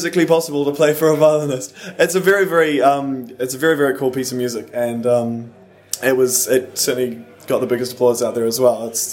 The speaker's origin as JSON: {"language": "English", "country": "New Zealand", "lives_now": "London, United Kingdom", "said": "I'm from New Zealand. I'm 21 and I've been playing violin for 18 years."}